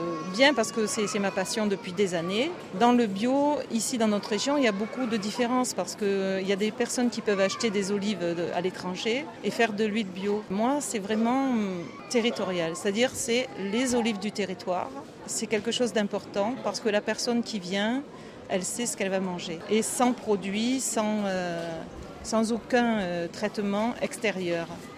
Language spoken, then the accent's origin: French; Correns, Provence-Alpes-Côte d'Azur, France; born there; Je suis oléicultrice sur Corence. Je suis née à Corence et mon papa m'a donné des terres